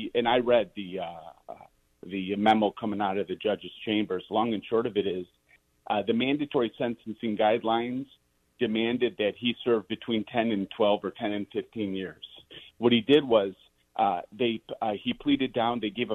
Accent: Cicero, Illinois, United States; you know, I grew up in Cicero. I'm not afraid of these communities.

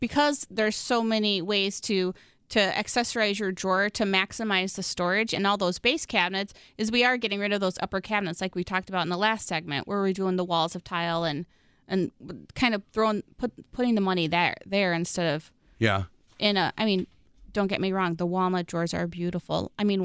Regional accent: Midwest, United States; Yeah, I'm such a Midwesterner.

